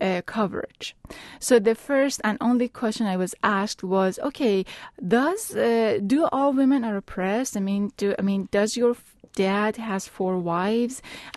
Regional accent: Iran; now in United States; I am coming from Iran. Iran, I was actually raised in a war-torn, revolution-torn, extremely intense society.

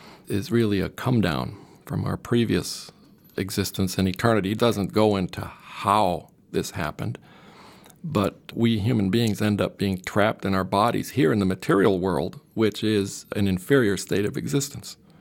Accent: Havana, La Habana, Cuba; I grew up with a lot of violence, even before Fidel Castro took over, the few years before his ouster of Batista. Havana was a very violent place.

